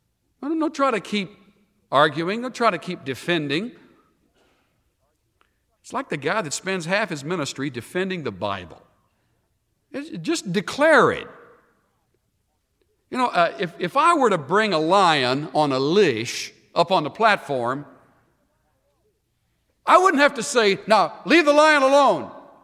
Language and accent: English; El Campo, Texas, United States; Maybe you come from a town like Nazareth. I came from El Campo, Texas.